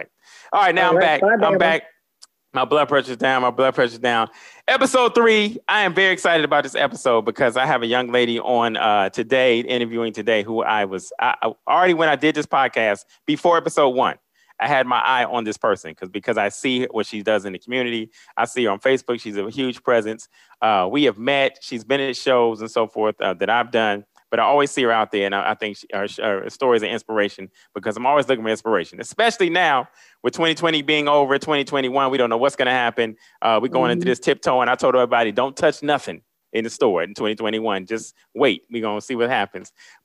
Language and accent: English; Dayton, Ohio, United States; Everybody knows I'm from Dayton, Ohio, OH10, OH to the dime.